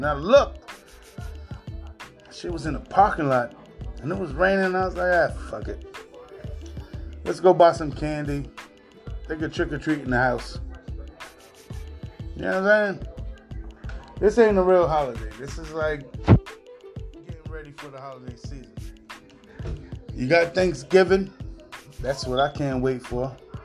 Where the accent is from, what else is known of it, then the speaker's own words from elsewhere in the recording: New York City, New York, United States; I grew up in a religious family, but then at the same time, I grew up in New York City